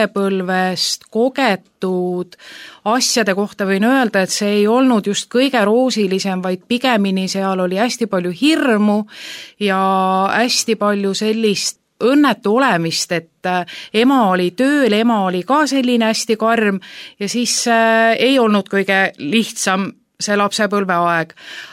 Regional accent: Saare County, Estonia; ja tegelikult nüüd juurde tagasi minnes olen mina pärit siis Saaremalt. Sündisin, kasvasin seal mitte usklikus perekonnas.

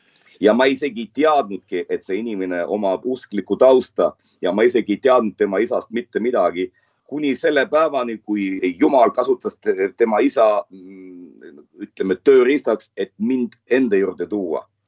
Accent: Tallinn, Harju County, Estonia; now in Israel; ma kasvasin Eesti lasteaias Laulupeo tänaval. Õppisin Saksa gümnaasiumis, pärast suubusin Tallinna Georg Otsa nimelesse muusikakooli. Kogu mu elu oli ümbritsetud ainult eestlastega, eesti kultuuriga.

